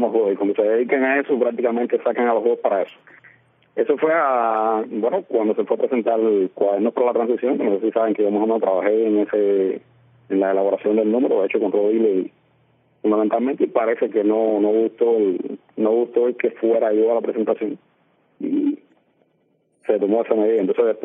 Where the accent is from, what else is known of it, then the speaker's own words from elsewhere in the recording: Cuba; Cubano, porque soy cubano.